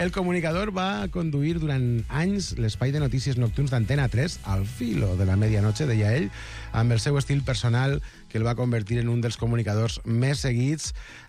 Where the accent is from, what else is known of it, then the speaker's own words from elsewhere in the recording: Castelló, Valencian Community, Spain; Jo no sé, jo soc de Castelló